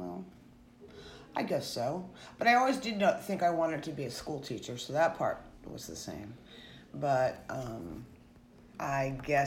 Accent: Washington, District of Columbia, United States; moved away as an adult; now in Tallahassee, United States; I was born in Washington, D.C., and lived there, and then I went to school in Ohio University in Athens, Ohio.

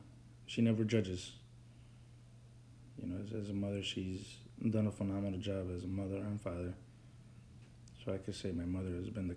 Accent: Cicero, Illinois, United States; I grew up in Cicero, a bad area.

